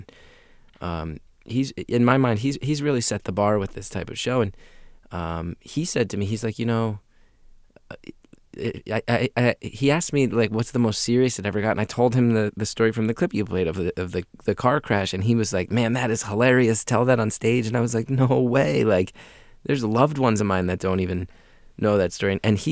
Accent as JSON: {"language": "English", "region": "New Jersey", "country": "United States", "said": "And, you know, being Irish Catholics from North Jersey, my mom also just never followed up."}